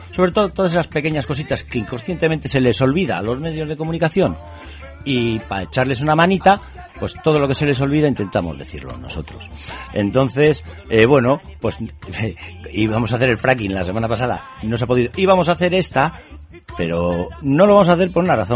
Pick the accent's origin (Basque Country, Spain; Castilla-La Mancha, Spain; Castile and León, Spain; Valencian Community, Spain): Basque Country, Spain; Bilbao; born there; nací en Bilbao hace 25 años